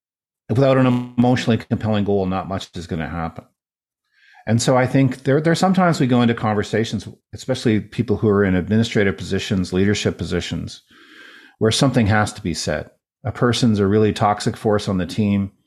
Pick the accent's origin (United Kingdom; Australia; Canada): Canada; Ontario; now in Lawrence, United States; I live in Lawrence, Kansas, but I grew up in Canada, lived outside of Toronto.